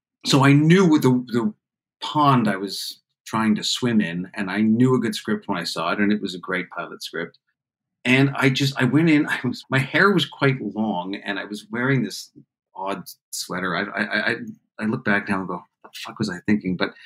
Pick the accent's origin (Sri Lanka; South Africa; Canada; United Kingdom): Canada; now in United States; I was just down from Canada.